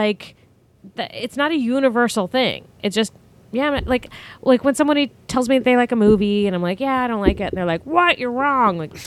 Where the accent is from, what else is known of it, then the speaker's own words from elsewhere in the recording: Italy; I am from Italy.